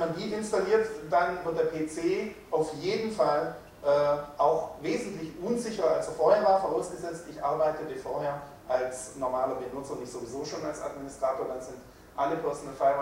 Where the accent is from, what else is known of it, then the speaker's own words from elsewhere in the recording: Swabia, Germany; also ich bin Schwabe, Geburtsfehler, kann ich nicht mehr ändern, zumindest für einen Schwaben ist das dann ein bisschen unbefriedigend